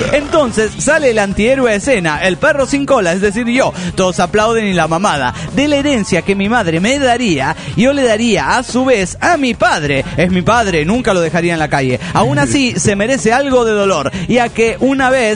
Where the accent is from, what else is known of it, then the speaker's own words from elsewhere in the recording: Quito, Pichincha, Ecuador; de Quito, Ecuador.